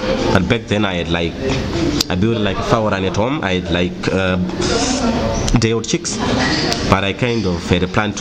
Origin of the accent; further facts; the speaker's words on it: Zimbabwe; and I'm from Zimbabwe, and my morals, they are everything to me.